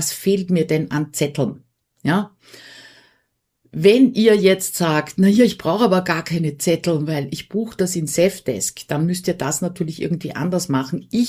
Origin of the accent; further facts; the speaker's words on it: Austria; EAR heißt bei uns in Österreich Einnahmen-Ausgaben-Rechnung.